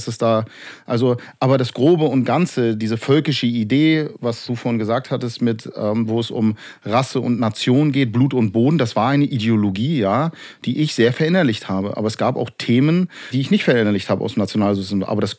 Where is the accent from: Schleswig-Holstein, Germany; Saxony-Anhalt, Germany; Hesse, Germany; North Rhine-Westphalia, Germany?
Schleswig-Holstein, Germany; Lübeck; Aus Lübeck.